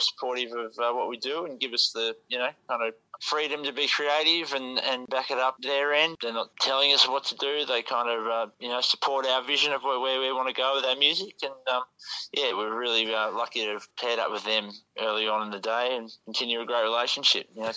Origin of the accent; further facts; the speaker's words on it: Australia; And there's nothing like being Australian, mate.